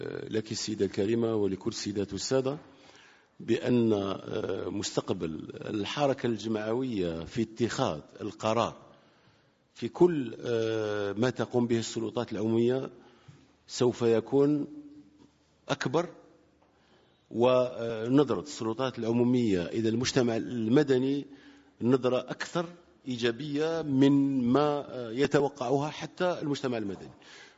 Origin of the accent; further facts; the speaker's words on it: Algeria; وأنا متيقن بأننا كجزائريين كمجتمع جزائري نعتز بصحفيين وصحفياتنا